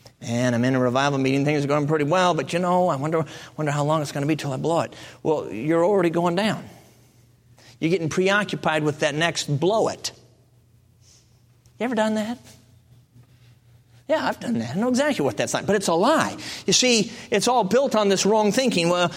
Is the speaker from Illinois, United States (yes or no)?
yes; Chicago, Illinois, United States; Now, I grew up in Chicago, and so I don't know anything about country living.